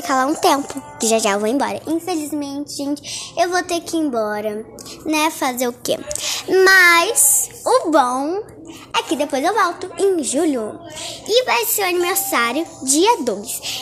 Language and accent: Portuguese; Campos dos Goytacazes, Rio de Janeiro, Brazil; born there; now in Rio das Ostras, Brazil; E eu moro em Rio das Ostras, só que eu nasci em Campos. Então eu tô em Campos na casa da minha avó.